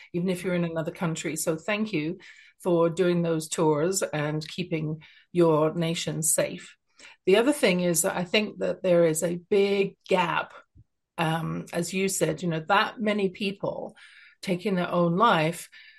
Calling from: Canada; Even though I'm speaking from Canada

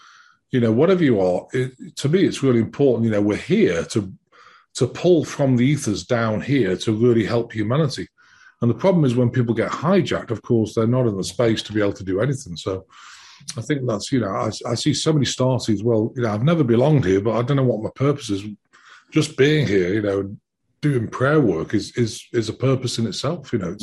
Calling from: Branson, Missouri, United States; Yeah, Missouri. Yeah. Just outside. Well, I'm in Branson here, but the ministry building is actually Hollister, which is just like half a mile outside Branson.

